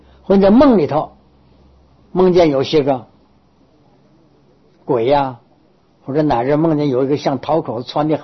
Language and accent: Chinese; Northeast China, China; 过去我们东北那边有一个土法子